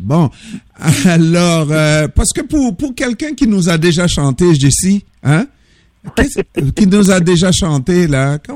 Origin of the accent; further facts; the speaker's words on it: Quebec, Canada; Moi, je suis Québécois d'origine haïtienne, hein? Vous l'avez senti à mon accent, pas vrai?